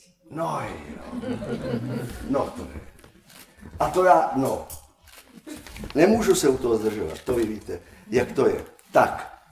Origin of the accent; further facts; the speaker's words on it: Olomouc Region, Czechia; A kdo jsme my Češi, nebo teda Moraváci a Hanáci